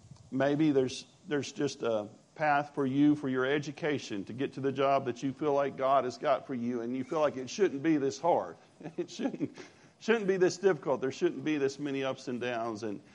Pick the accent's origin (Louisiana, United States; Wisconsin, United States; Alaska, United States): Louisiana, United States; also born or lived in Hayden, Alabama; for those who don't know me. I am from Hayden, Alabama, originally from Louisiana